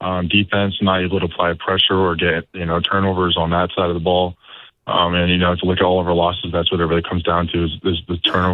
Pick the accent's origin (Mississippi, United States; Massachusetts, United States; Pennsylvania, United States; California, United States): Massachusetts, United States; now in New Jersey, United States; I'm from Massachusetts, so it's only a couple of hours from where I'm from, so I'm closer to friends and family